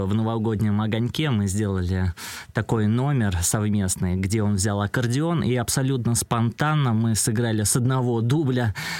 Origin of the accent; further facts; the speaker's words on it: Russia; я решил провести в России такой заключительный, можно сказать, юбилейный мой концерт у себя на родине.